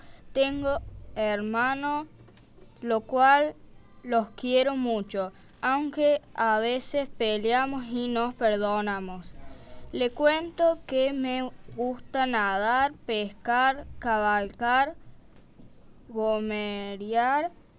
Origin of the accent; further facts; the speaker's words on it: Santa María de Punilla, Córdoba, Argentina; Tengo 10 años, nací en Córdoba capital. Mis papás me trajeron a vivir a un lugar muy bonito llamado Santa María de Punilla. Les cuento que hay muchas montañas, ríos, caballos. Es muy tranquilo.